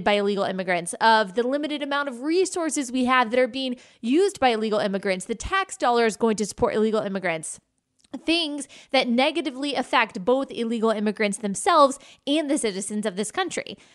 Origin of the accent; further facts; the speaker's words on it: Texas, United States; I am a white woman. I am also American. I am a Christian. I was raised by two hardworking, successful parents in the suburbs of Dallas.